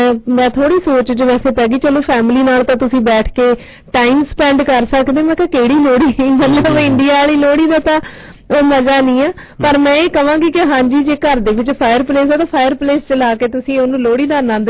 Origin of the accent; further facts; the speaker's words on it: Punjab, India; ਮੈਂ ਵੀ ਦੁਆਬੇ ਤੋਂ ਹਾਂ